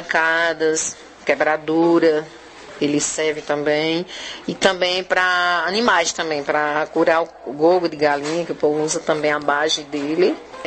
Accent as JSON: {"language": "Portuguese", "town": "Surubim", "region": "Pernambuco", "country": "Brazil", "tie": "born or raised there", "said": "lá na minha terra, onde eu morava, onde eu nasci, que é surubim."}